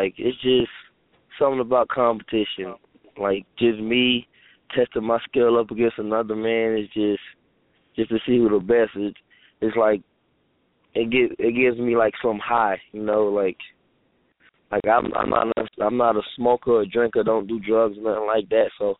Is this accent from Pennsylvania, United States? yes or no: no; Florida, United States; I'm originally from Florida, so I wrestled there in Florida.